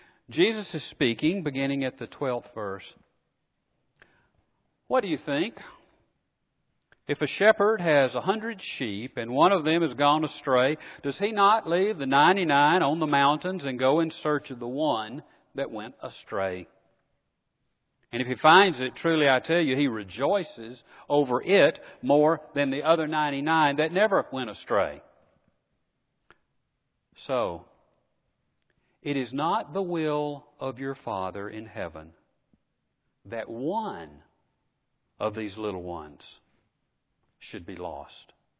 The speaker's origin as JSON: {"language": "English", "region": "Alabama", "country": "United States", "tie": "born or raised there", "said": "We people who were raised in Alabama are grateful for folks like some of you who spent your time growing up in Minnesota or Michigan or Kansas or Ohio."}